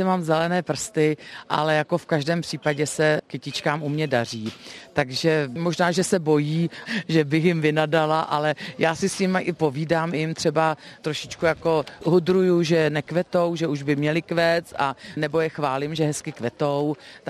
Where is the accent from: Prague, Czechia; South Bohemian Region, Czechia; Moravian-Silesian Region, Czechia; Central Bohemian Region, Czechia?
South Bohemian Region, Czechia; Strakonice; born there; Já jsem se narodila ve Strakonicích v dudáckém městě, jsem na to hrdá, ráda se tam vracím, mám tam sourozence a často jezdím zkrátka do jižních Čech.